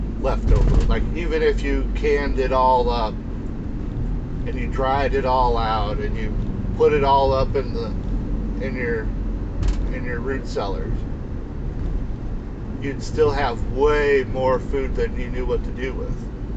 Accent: St. Louis, Missouri, United States; I grew up in the St. Louis area. Okay. I lived the first 40 years of my life there.

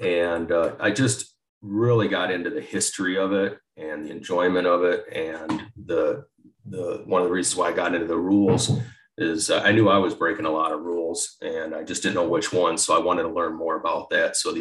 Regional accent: Dubuque, Iowa, United States; As you said, I'm from Dubuque, Iowa, and pretty much lived here my whole life.

